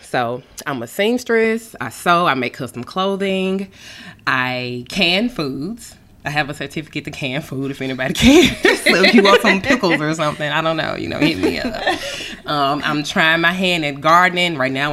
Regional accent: Memphis, Tennessee, United States; I am from South Memphis. Born and raised. My grandmother raised me.

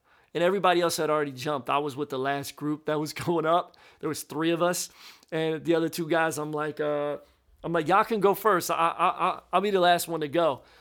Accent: Philadelphia, Pennsylvania, United States; I'm like, "Bro, I'm a city boy. I'm from Philly."

